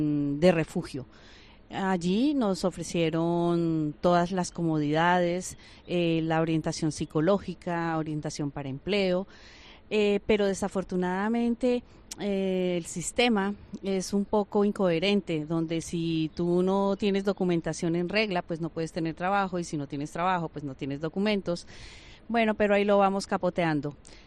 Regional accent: Colombia; moved away as an adult; now in Spain; soy de ciudadanía colombiana, estoy en España junto con mi familia, somos 5 los integrantes.

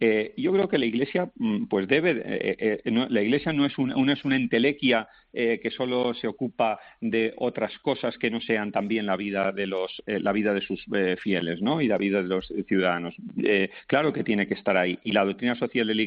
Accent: Valencia, Valencian Community, Spain; como es Valencia, mi tierra, por cierto.

